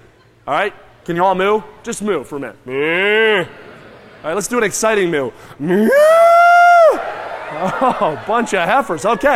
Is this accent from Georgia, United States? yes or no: no; New Jersey, United States; Where I grew up in New Jersey, I worked on a farm